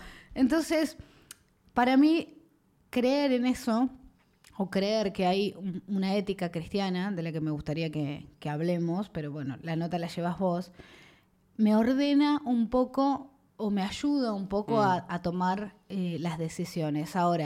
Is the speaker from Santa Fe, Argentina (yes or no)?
no; Bahía Blanca, Buenos Aires Province, Argentina; Soy de Bahía Blanca, una ciudad muy, muy conservadora, muy, muy militar, con muchas formas muy rigoristas. Me parezco más a Bahía Blanca de lo que pensaba, porque cuando me vine a Lamba me di cuenta que soy bastante bahiense.